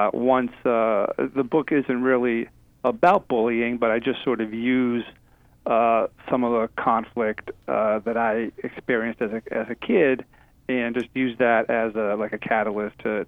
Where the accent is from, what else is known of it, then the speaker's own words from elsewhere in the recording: Brockton, Massachusetts, United States; Well, I grew up in Massachusetts, in a city called Brockton, which is about 30 miles south of Boston.